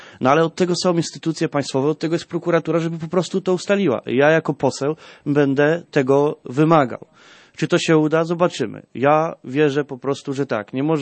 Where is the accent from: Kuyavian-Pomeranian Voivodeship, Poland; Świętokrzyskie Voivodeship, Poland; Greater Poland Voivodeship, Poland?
Kuyavian-Pomeranian Voivodeship, Poland; Chełmża; ja akurat pochodzę tutaj z miasta Chełmży